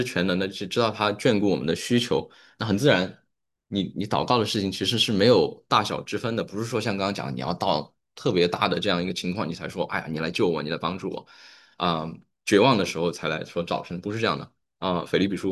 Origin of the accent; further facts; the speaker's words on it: Sichuan, China; 我是四川人，我老婆是南京人